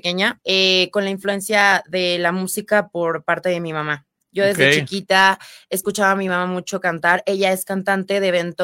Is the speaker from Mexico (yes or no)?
yes; Cuernavaca, Morelos, Mexico; now in Mexico City, Mexico; Yo soy originaria de Cuernavaca, Morelos.